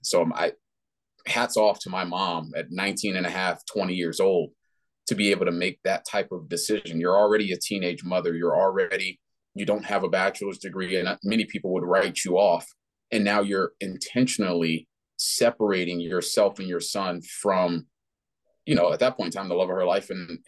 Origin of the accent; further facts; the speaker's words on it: Washington, District of Columbia, United States; for a lot of people that grow up in the type of situations that we grew up in Washington, D.C.